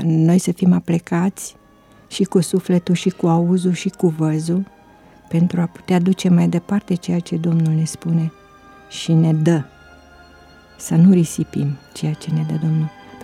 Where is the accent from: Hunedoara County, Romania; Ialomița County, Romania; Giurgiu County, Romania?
Hunedoara County, Romania; Petroșani; eu vin din Petroșani.